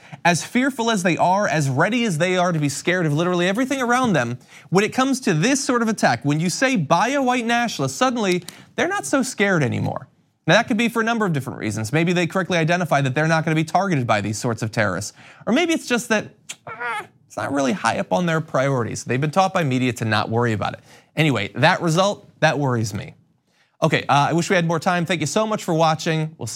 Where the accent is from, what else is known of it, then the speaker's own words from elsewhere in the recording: Connecticut, United States; Over in Connecticut, my home state